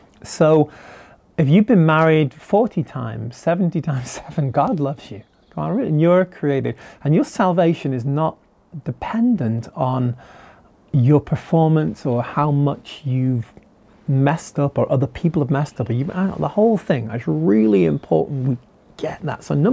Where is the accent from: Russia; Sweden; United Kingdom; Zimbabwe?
United Kingdom; now in United States; I'm originally a Brit. I'm now an American Brit. I'm an Anglo-Brit. And live here in America.